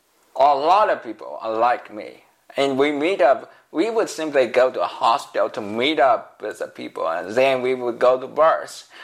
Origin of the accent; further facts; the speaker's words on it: China; That's what I learned to do when I grew up in China.